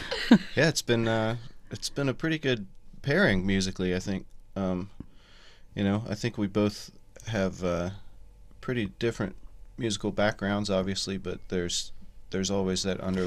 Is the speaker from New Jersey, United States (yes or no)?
no; Virginia, United States; Well, I grew up in Virginia. It's barely in Virginia. It's on the border of Tennessee and Kentucky. It's very near Kingsport, Tennessee, Bristol, Virginia, Tennessee.